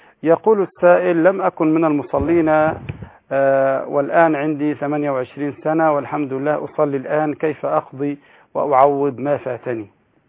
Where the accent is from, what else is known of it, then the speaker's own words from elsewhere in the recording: Egypt; والآن عندنا في مصر إسدال، اسمه إسدال الصلاة